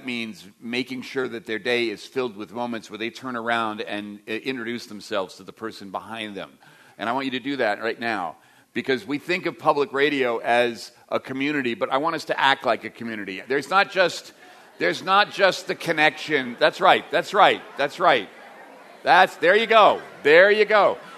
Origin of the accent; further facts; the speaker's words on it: Midwest, United States; also born or lived in East Coast; now in Eugene, United States; I'm from Midwest and the East Coast. Grew up as IBM brat, moved around. I never stayed in one place long enough.